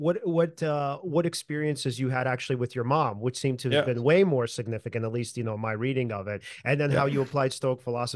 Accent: United States; because, you know, being an American.

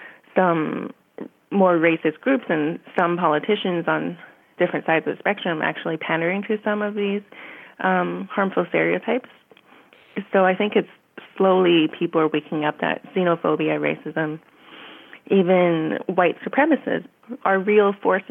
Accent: Vancouver, British Columbia, Canada; I grew up in Vancouver, went to school here in Vancouver.

